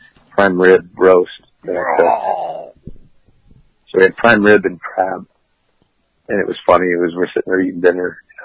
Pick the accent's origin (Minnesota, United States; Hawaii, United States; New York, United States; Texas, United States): Minnesota, United States; First of all, I grew up in Minnesota 35 years ago.